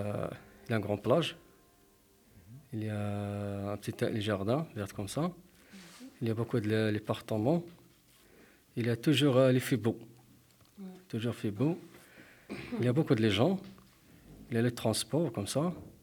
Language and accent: French; Morocco; French is a second language; now in Lens, France; Et j'habite à Lens. Et mon pays d'origine, le Maroc. Et j'ai en France depuis 2018.